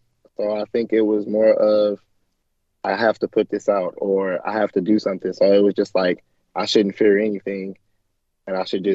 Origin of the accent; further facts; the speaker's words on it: Nashville, Tennessee, United States; So I am 25. I'm from Tennessee, Nashville, Tennessee